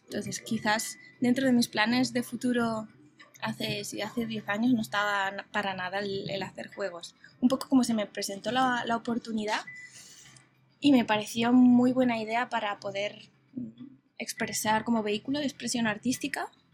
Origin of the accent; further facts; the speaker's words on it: Barcelona, Catalonia, Spain; De Barcelona.